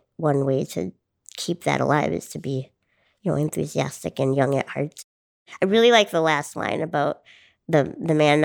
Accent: Duluth, Minnesota, United States; I'm from Duluth, Minnesota, and I'm a musician and a public speaker and a disability advocate.

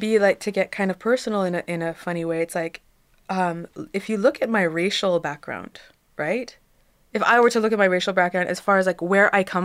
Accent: Canada; I'm Canadian. That's what I am. I'm Canadian. I grew up in Canada.

